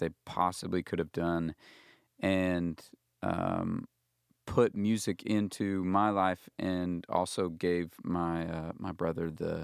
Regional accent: Arkansas, United States; As far as upbringing, like growing up in Arkansas, grew up with, I always feel like this is a, being a parent, I feel like this is a very integral part of my story.

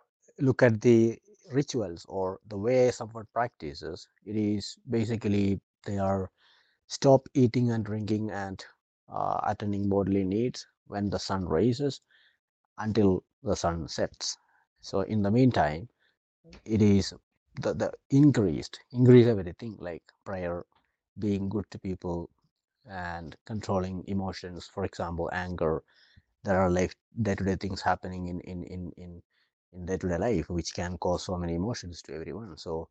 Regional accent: India; moved away as an adult; now in Edmonton, Canada; I am basically from India. Working as a counselor, maybe 15 years in India and almost 5 years in Canada.

